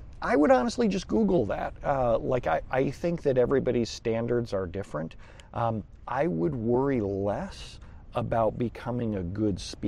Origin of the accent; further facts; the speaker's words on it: Southern United States, United States; accent: Southern; That's because I come from the South. I don't have as much of an accent now because I've traveled around a lot.